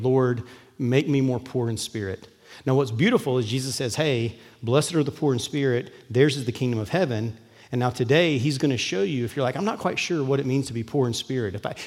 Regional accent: United States; I didn't grow up Catholic, Episcopalian, or any liturgical religious community, but I grew up in America

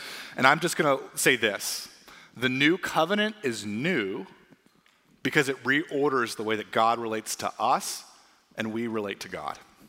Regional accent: Columbus, Ohio, United States; As I said earlier, I grew up in Columbus, Ohio, and I grew up not in a Christian home, actually.

